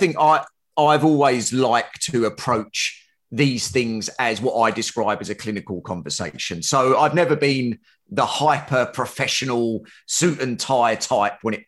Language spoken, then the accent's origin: English; London, United Kingdom; I am a musculoskeletal-based therapist. I am from London in the UK.